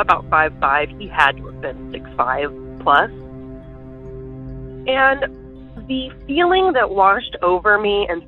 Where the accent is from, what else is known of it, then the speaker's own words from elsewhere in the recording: Illinois, United States; I am from Central Illinois.